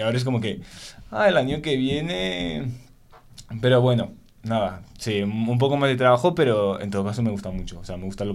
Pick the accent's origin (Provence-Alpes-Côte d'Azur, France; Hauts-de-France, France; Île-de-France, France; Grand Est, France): Hauts-de-France, France; Lille; Spanish is a second language; vengo de Francia, es una ciudad que se llama Lille, que está muy al norte de Francia, cerca de Bélgica, y ahí estudio en una escuela pública que se llama Sciences Po Lille